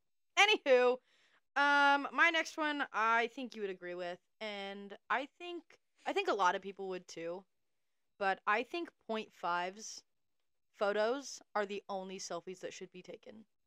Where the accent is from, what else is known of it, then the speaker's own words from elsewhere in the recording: Ireland; Okay. I'm Irish.